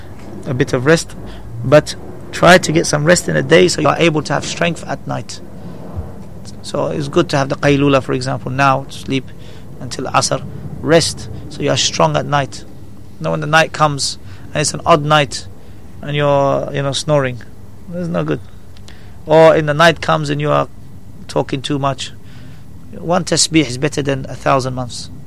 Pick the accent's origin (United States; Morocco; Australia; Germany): Morocco; where are you from? I said, Morocco, originally.